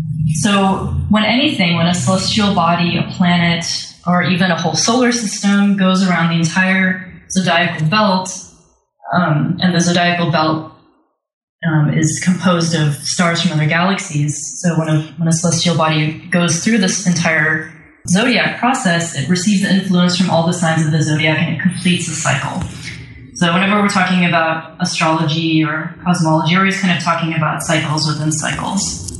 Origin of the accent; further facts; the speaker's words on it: Portland, Oregon, United States; I'm from Portland, Oregon